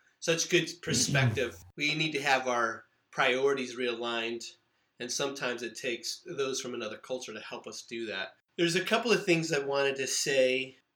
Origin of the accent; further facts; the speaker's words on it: San Diego, California, United States; When I was a kid, I grew up in San Diego, East San Diego